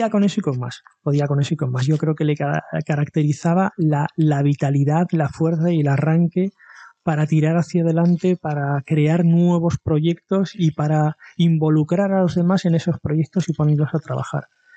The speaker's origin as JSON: {"language": "Spanish", "region": "Ceuta", "country": "Spain", "said": "Yo soy de fuera, de Ceuta."}